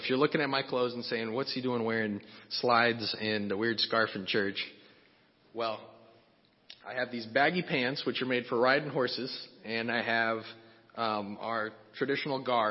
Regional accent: Brazil; God has given me the incredible blessing of growing up in Brazil and giving me opportunities to do a lot of different things.

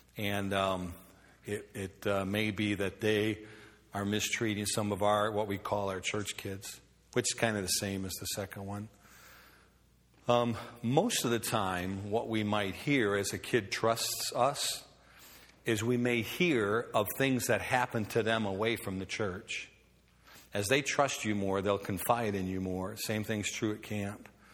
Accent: Chicago, Illinois, United States; I grew up in Chicago. The 60s, our rule was if I didn't come home at night, by the time it was dark, I didn't eat

